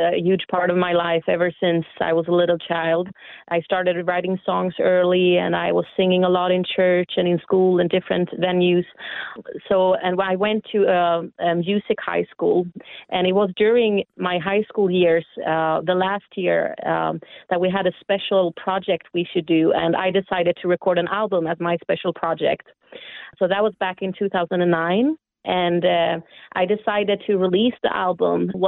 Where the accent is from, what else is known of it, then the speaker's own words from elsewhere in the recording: Jönköping, Jönköping County, Sweden; English is a second language; I was born in Sweden and raised in Sweden as well, in a town called Jönköping.